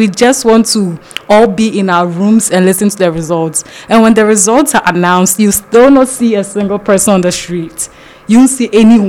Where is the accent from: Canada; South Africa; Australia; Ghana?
Ghana; All right, so growing up in Ghana, it's just mandatory that everyone has to go to school.